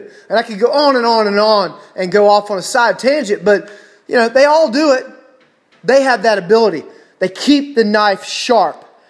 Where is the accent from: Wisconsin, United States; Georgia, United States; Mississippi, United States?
Georgia, United States; I'm from South Georgia. I don't know if I can imagine that. I've never been to Times Square.